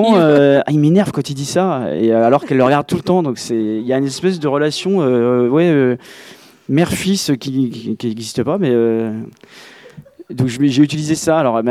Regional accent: Besançon, Bourgogne-Franche-Comté, France; Et à chaque fois, quand je dis que je suis de Besançon, les gens sourient bêtement.

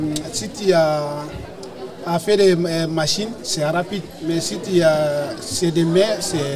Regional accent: Mali; now in France

